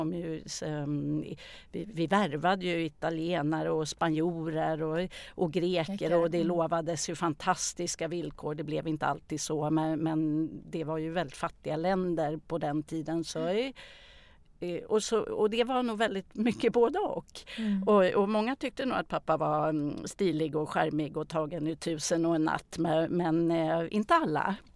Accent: Täby, Stockholm County, Sweden; Jag föddes i Stockholm. Jag har vuxit upp i Täby, norr om Stockholm. Jag flyttade in till stan med mina föräldrar när jag var 17 år.

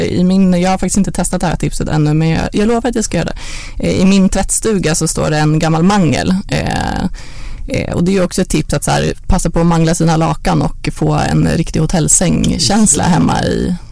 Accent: Järna, Stockholm County, Sweden; jag är uppvuxen i Järna som är en liten by utanför Stockholm

